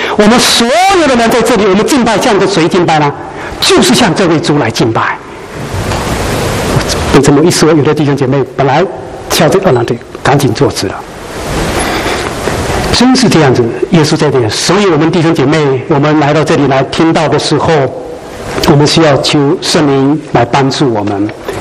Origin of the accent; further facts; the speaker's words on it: China; 我们中国人所追求的，我们中国人所期望的